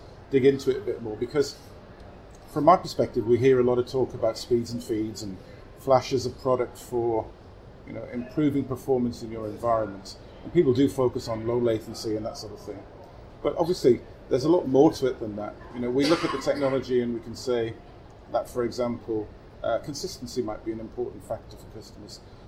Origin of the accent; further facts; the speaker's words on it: England, United Kingdom; Apparently, by the way, though, bearing in mind we're both English, we're missing lovely weather at home.